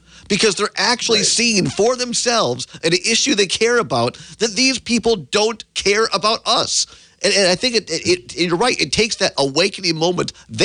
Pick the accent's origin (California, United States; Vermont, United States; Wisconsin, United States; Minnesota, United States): Wisconsin, United States; Richland Center; the coolest examples that I've seen of, I think what you're talking about here, is in Richland Center, my hometown